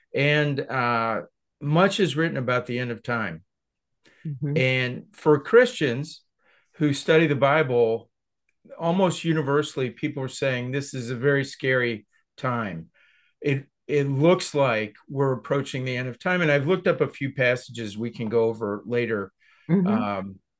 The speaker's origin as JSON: {"language": "English", "region": "Ohio", "country": "United States", "tie": "born or raised there", "said": "I'm from Ohio. I live in Ohio all my life"}